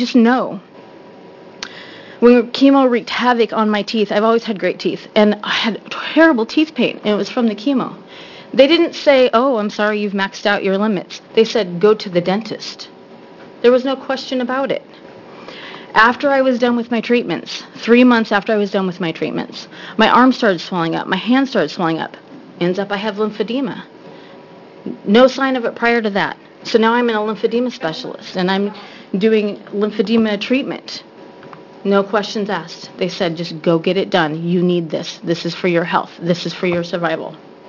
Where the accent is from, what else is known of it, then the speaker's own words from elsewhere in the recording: Eugene, Oregon, United States; I'm from Eugene, Oregon, where the hippies roam free.